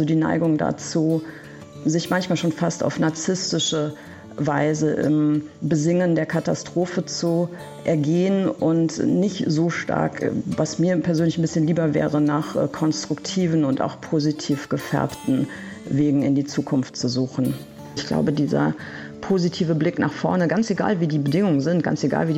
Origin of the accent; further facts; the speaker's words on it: West Germany, Germany; moved away as an adult; Ich bin nicht nur als Städterin aufs Land gezogen, sondern eben auch noch als Wessi in die ehemalige DDR.